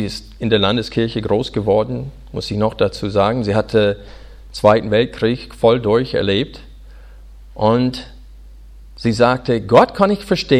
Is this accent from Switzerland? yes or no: no; United States; German is a second language; now in Germany; Als Amerikaner war es für mich sehr überraschend, als ich nach Deutschland kam